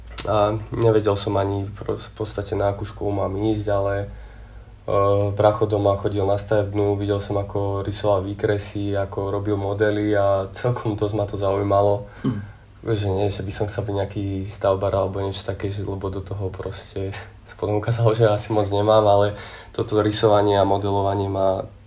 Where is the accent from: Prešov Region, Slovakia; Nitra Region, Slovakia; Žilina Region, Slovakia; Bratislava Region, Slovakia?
Žilina Region, Slovakia; Rašov; tým vlastne, že som bol z Rašova, tak som niekedy nastupoval na vlak, že 20:44 zo Žiliny